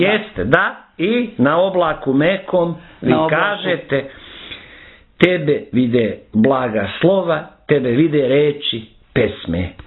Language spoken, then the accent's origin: Serbian; Montenegro; bivalo je kod nas u Crnoj Gori i kasnije i kamenovanje